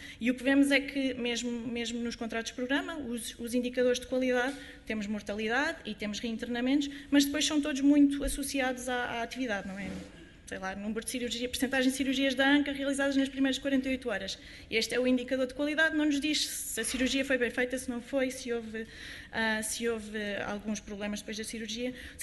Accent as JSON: {"language": "Portuguese", "country": "Portugal", "said": "Enquanto portugueses, nós se calhar temos um bocadinho um medo do escrutínio"}